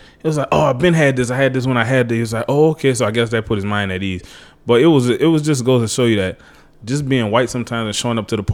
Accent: Louisiana, United States; You know, I'm from the Bayou State. Shout out to the New Orleans Saints.

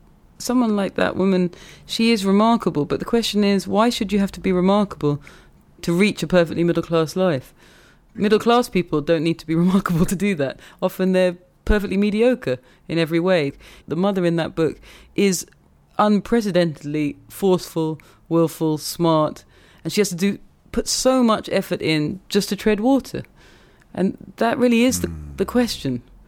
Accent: United Kingdom; maybe because I'm British

